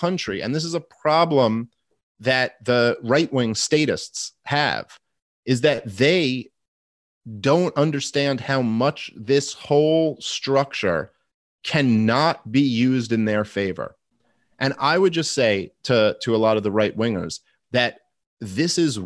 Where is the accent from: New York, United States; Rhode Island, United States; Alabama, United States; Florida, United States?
New York, United States; New York City; I'm from New York City. I know the comedy scene very well.